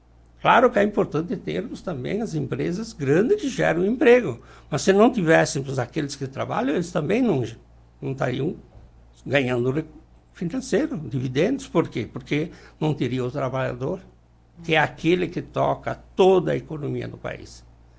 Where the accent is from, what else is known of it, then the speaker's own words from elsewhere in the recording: Nova Alvorada, Brazil; e em especial Nova Alvorada, que é a minha terra